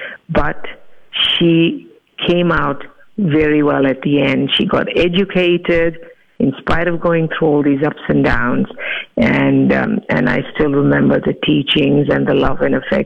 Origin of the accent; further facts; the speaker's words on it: Uganda; born there; My mother was born in Africa, in the same country that I was born in Uganda.